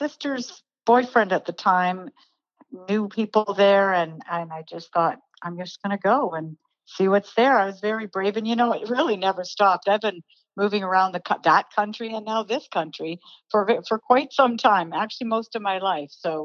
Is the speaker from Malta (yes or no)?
no; Chatham, Ontario, Canada; moved away; I was raised in Chatham, Ontario, so a long ways away. And I just up and went off to Toronto, the big city, that's the New York of Canada.